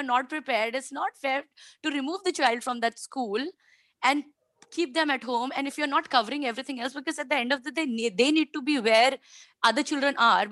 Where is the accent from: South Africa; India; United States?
India; I'm an Indian parent.